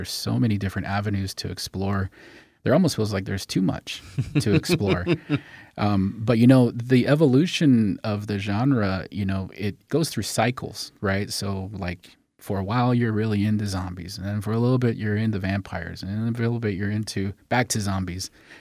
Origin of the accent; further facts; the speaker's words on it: Arizona, United States; I grew up, I'm Native American, I'm Navajo and Apache, and I grew up, you know, with connections to my family members throughout the state of Arizona.